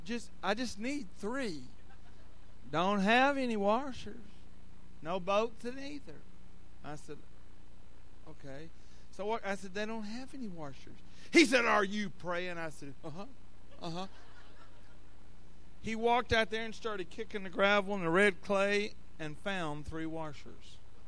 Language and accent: English; Georgia, United States; I grew up in North Georgia, and I can hick with the best of you, okay?